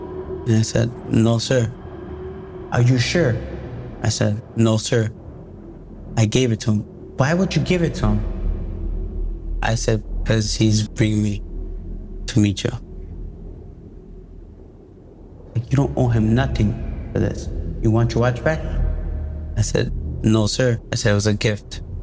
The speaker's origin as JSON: {"language": "English", "town": "Chicago", "region": "Illinois", "country": "United States", "said": "Like, but I'm not from here. Like, I'm from Chicago, like, I could tell."}